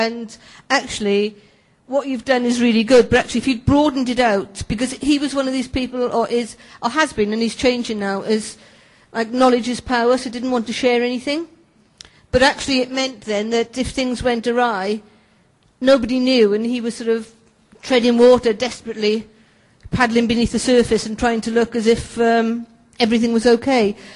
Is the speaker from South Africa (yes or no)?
no; Wales, United Kingdom; accent: Welsh; Sorry, I'm from Wales and have a Welsh accent, so I hope you can understand me.